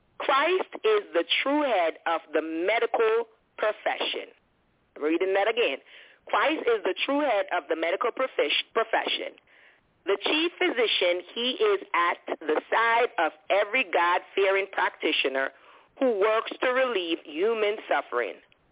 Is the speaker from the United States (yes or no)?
no; Jamaica; when I was growing up in Jamaica, they have a saying